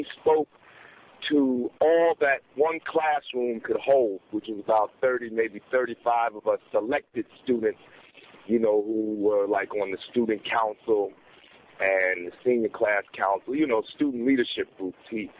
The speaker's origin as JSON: {"language": "English", "town": "Newark", "region": "New Jersey", "country": "United States", "tie": "born or raised there", "said": "I grew up in Newark. I grew up in the ghetto in Newark. I came off Ridgewood Avenue and came off 12th Street."}